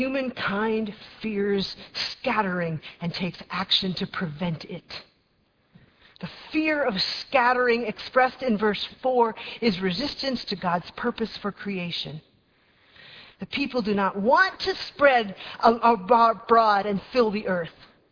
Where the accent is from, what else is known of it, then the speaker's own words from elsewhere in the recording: United States; As an American, I have to admit to a strange feeling of disappointment